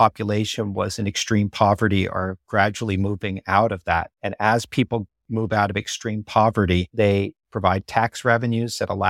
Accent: New York, United States; Well, I was born and raised in New York, and so I know what it's like to live there.

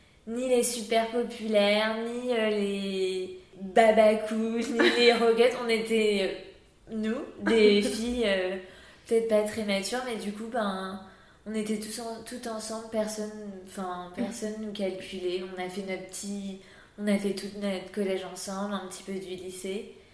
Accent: Montpellier, Occitanie, France; Alors, j'ai passé mon enfance à Montpellier.

